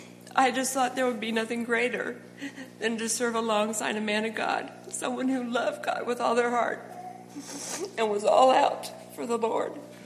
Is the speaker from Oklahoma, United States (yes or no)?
no; Terre Haute, Indiana, United States; I'm from Terre Haute, Indiana, and I grew up in Terre Haute.